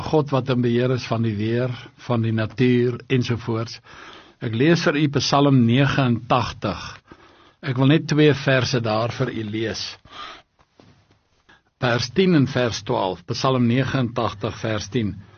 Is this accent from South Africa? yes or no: yes; Highveld, South Africa; born or raised there